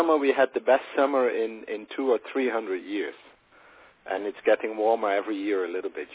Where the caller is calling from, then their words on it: The Hague, South Holland, Netherlands; I am calling from The Hague now